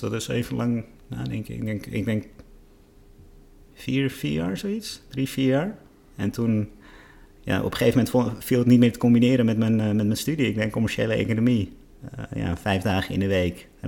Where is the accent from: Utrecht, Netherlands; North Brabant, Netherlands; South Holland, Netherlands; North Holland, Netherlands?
North Holland, Netherlands; Amstelveen; En toen ben ik ben opgegroeid in Amstelveen.